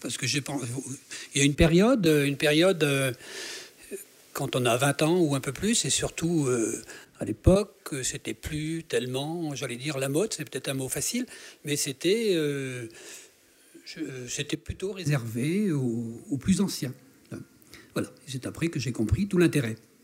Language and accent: French; Lesneven, Brittany, France; first language Breton; French is a second language; je viens de Lesnevin, en plein Léon. Donc déjà, ça situe parce que je suis de culture bretonne. J'ai appris le français en deuxième langue. J'ai eu cette chance, parce que c'est réellement une chance, d'avoir parlé le breton en langue maternelle.